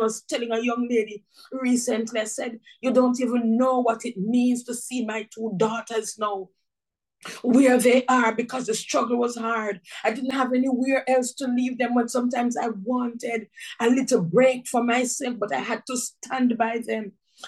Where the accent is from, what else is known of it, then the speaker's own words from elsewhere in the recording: Jamaica; moved away as an adult; I'm a Jamaican by birth, and that's where I lived for many years until 2015.